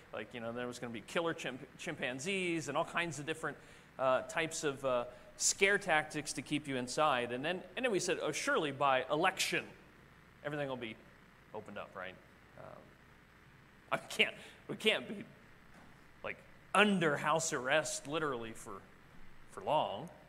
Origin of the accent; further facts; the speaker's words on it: New Jersey, United States; now I'm from New Jersey, just outside of Philadelphia, across the river, Delaware River